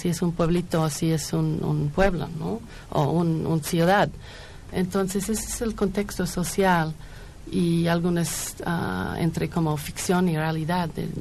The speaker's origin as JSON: {"language": "Spanish", "town": "Edmonton", "region": "Alberta", "country": "Canada", "second_language": "Spanish", "said": "Soy de una ciudad, una provincia se llama Alberta, en uh-huh. Canadá, y una ciudad se llama Edmonton."}